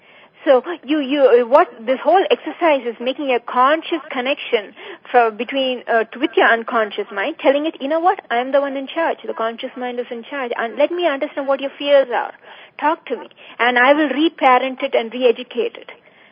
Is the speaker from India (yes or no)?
yes; India; I was raised in India.